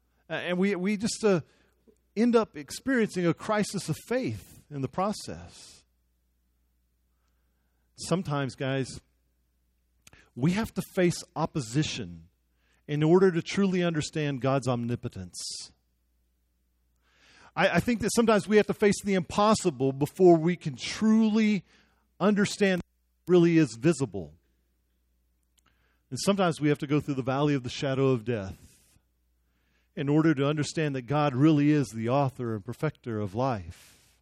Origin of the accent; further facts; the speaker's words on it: Odessa, Texas, United States; it's tough enough growing up in Odessa. You didn't have to put me in Oklahoma.